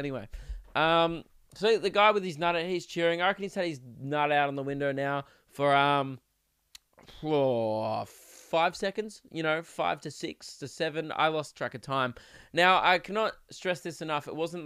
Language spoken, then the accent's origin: English; Melbourne, Victoria, Australia; And I'm from Melbourne.